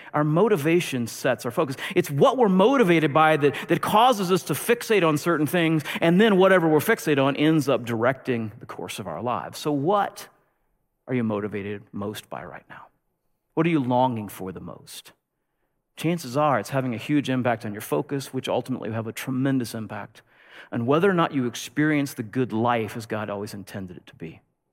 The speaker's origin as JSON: {"language": "English", "country": "United States", "said": "I love being an American, but I recognize that's a weakness in our culture."}